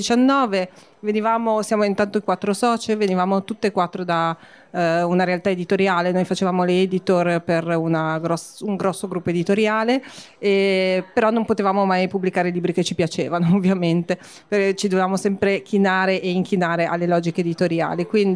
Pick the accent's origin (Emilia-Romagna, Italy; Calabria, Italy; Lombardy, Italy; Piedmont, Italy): Lombardy, Italy; Milan; Padova è un po' anche una mia città, ho tanti amici qua, ho parenti, ho tutti, noi siamo di Milano